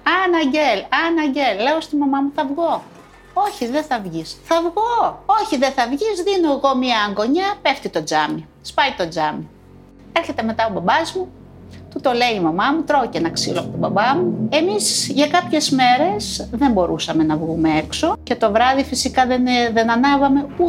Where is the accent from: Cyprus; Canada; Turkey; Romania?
Turkey; Imbros, Çanakkale; και είμαι από την Ήμβρο. Γεννήθηκα το 68 στην πρωτεύουσα του νησιού